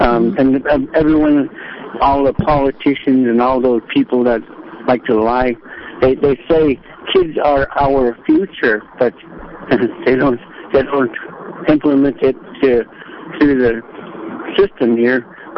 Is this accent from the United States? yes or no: yes; Bethel, United States; From beautiful downtown Bethel. That's my hometown, you know.